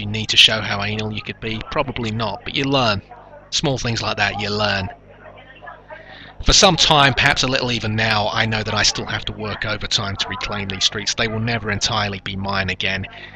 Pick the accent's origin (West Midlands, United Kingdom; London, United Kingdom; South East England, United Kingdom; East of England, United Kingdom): London, United Kingdom; I'm a Londoner who's effectively given himself a very small part of London in which to function.